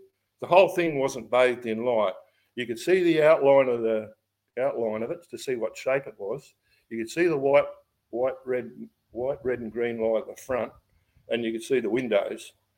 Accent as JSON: {"language": "English", "town": "Ballina", "region": "New South Wales", "country": "Australia", "said": "Because we come from Ballina."}